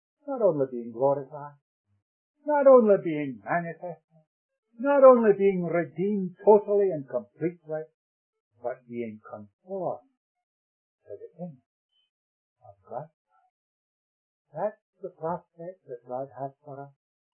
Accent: Scotland, United Kingdom; When I was a boy, growing up in Scotland

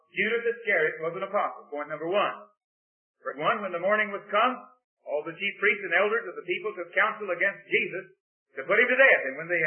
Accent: Texas, United States; accent: Texan; I'd be hung tonight if there were no Texans allowed in this state, because I guess my accent would give me away.

